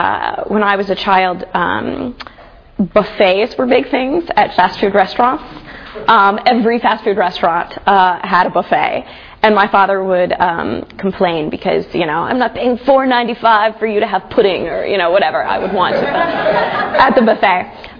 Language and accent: English; Ohio, United States; I grew up in Ohio where there's a lot less lights than here, so there's a lot more stars.